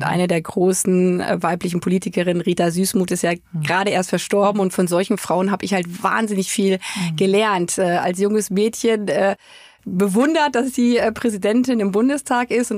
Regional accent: Germany

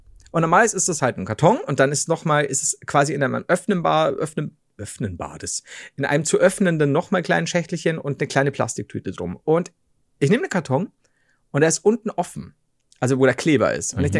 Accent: Bavaria, Germany; Im Woolworth. Ja, bei uns in Bayern war's Woolworth.

